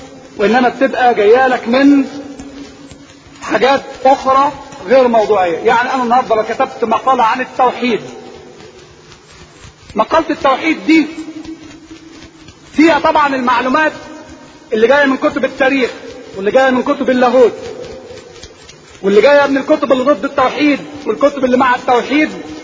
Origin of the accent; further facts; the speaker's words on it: Egypt; الطب الحديث موضوع آخر غير الطب الموجود عندنا في مصر